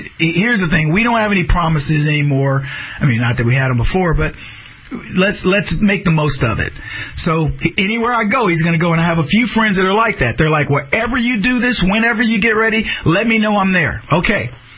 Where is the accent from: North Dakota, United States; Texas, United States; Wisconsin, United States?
Texas, United States; Dallas; I'm from Dallas, so I have a lot of friends down there